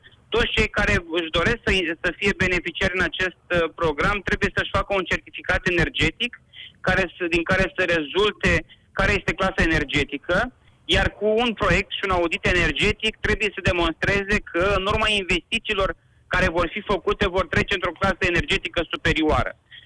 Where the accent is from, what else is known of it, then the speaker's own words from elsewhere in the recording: Iași, Iași County, Romania; Îmi doresc foarte mult ca ieșean, ca un număr cât mai mare din locuitorii județului nostru să beneficieze de acest program